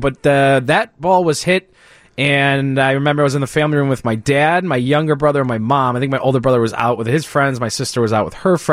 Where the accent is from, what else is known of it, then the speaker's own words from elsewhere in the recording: Illinois, United States; how were you a Sox fan growing up in the Northwest Burbs, like the heart of Cubs Nation?